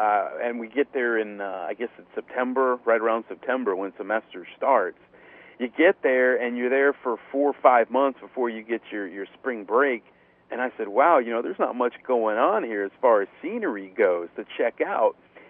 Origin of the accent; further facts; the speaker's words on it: Miami, Florida, United States; Well, I've actually lived here in Miami my entire life.